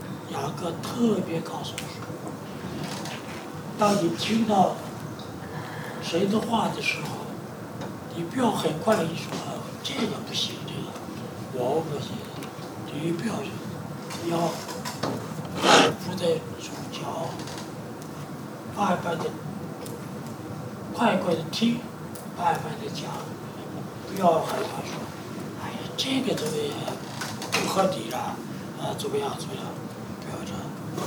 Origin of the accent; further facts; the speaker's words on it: China; 我中国人说囫囵吞枣啊，